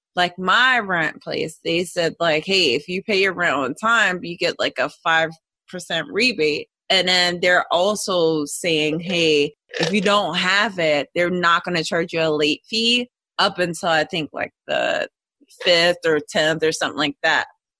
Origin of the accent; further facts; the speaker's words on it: Philadelphia, Pennsylvania, United States; moved away; when I moved down from Philly, I was already in a magnet program.